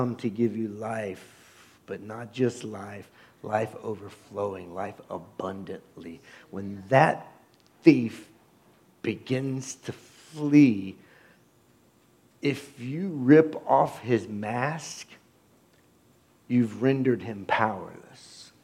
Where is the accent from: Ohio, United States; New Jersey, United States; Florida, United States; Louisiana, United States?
Ohio, United States; Dayton; you see a lot of things in 56 years growing up in West Dayton. I grew up on Hoover Avenue.